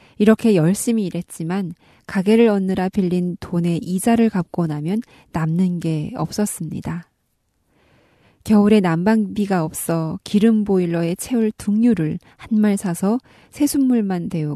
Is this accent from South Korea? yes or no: no; North Korea